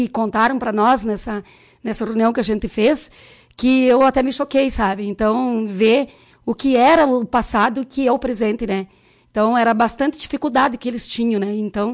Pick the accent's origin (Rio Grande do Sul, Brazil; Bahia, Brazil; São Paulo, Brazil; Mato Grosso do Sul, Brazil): Rio Grande do Sul, Brazil; Lagoa Vermelha; born there; eu vim de uma família muito humilde, meus pais tiveram 10 irmãos, né? Então, inclusive, eu nasci aqui em Lagoa Vermelha